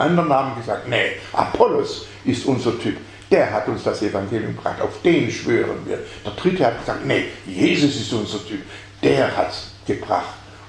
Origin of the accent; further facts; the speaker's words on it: Baden-Württemberg, Germany; Als Schwabe wirft man den Leitsordner nicht weg